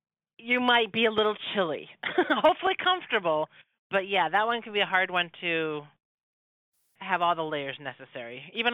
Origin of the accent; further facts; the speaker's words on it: Juneau, Alaska, United States; now in Fairbanks, United States; Because I'm from Juneau, which is quite south of Fairbanks.